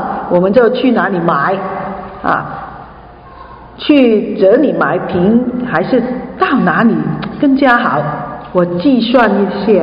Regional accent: Hong Kong; Chinese is a second language; 我是从香港来的，所以呢，我的普通话说得不清楚的时候，请你原谅我哈，

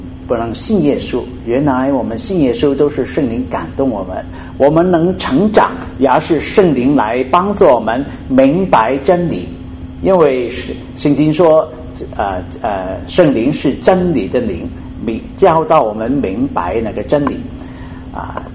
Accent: China; 所以呢，我们中国人都是很围绕着吃哈啊！

